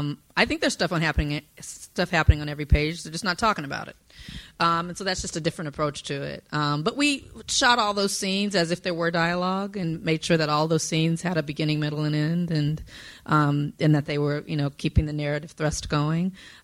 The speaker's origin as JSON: {"language": "English", "town": "Compton", "region": "California", "country": "United States", "said": "So during the 90s, I'm from Compton, South Central. All of you all were hearing about Boys in the Hood and riots and all these things."}